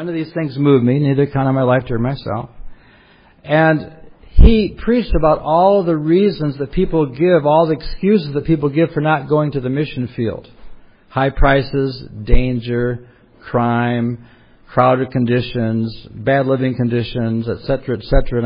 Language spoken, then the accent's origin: English; Michigan, United States; also born or lived in Wisconsin / Minnesota; I did not want to come here because I was from Michigan, Wisconsin, Minnesota. I was from towns of 15,000 people. I was from small little towns, and New York City is a big place.